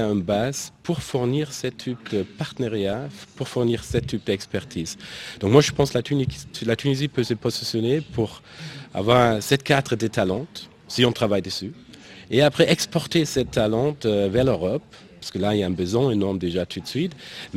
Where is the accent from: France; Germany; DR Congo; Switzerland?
Germany; Donc moi je viens d'Allemagne, mais aussi j'étais il y a 2 semaines en Rwanda, en Afrique de l'Est